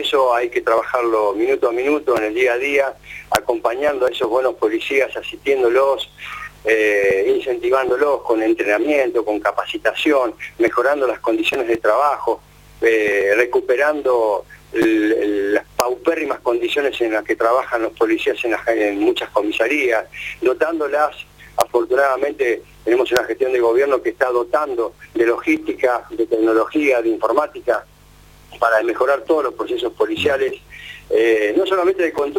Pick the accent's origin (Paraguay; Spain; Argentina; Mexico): Argentina; Santa Fe; soy oriundo de la ciudad de Santa Fe, venía siguiendo muy de cerca todo lo que pasaba en mi provincia